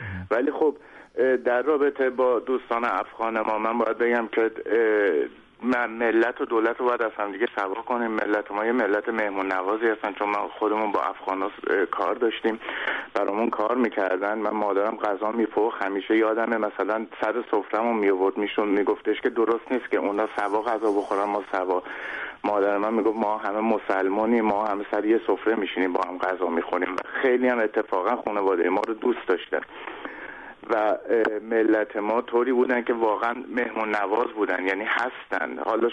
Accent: Iran; من ایرانی هستم.

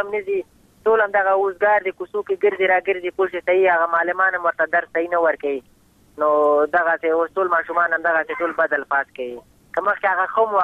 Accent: Afghanistan; موږ هم د افغانستان بچیان یو د افغانستان معلولین یو پوه شئ موږ باندې افغانستان ډېر ګران دی

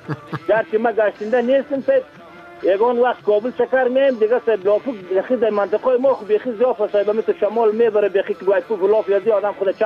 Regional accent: Bamyan, Afghanistan; من خودی من از بامیان هستم

